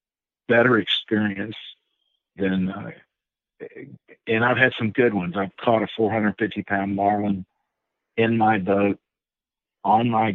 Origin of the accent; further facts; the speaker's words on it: Texas, United States; And hunting, and I'm from East Texas, and so hunting in the river bottoms in East Texas